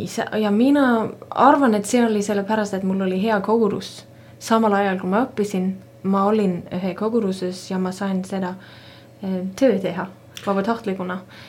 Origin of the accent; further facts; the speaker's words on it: Southern Norway, Norway; Estonian is a second language; mina alustasin tegelikult Lõuna-Norra seal minu kodulinnas.